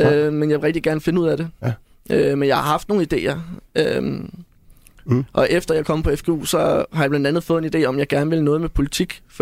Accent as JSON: {"language": "Danish", "town": "Frederiksberg", "region": "Capital Region of Denmark", "country": "Denmark", "said": "Jeg er 24 år, og jeg går på FGU i Brøndby. Og jeg kommer fra Frederiksberg."}